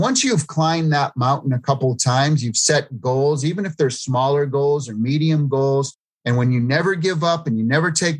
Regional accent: East Coast, United States; being a, East Coast Italian, growing up in the East Coast.

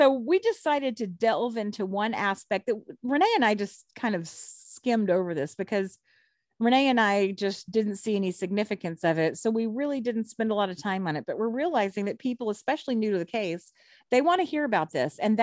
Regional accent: Houston, Texas, United States; I am from the Houston area.

